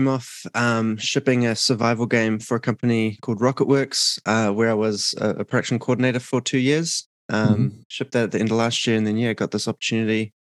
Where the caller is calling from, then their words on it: Auckland, New Zealand; I'm calling in from Auckland, New Zealand, Southern Hemisphere.